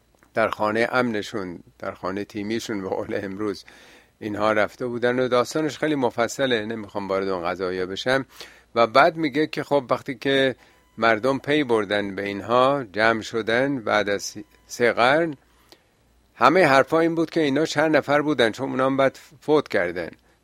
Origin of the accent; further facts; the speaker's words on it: Iran; این برحال حداقل به عنوان یه ایرانی باید بر بخوره